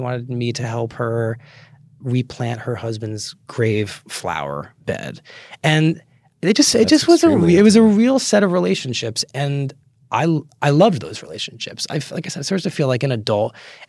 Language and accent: English; Connecticut, United States; When I was growing up in Connecticut, just outside New Haven, which is where I ended up going to college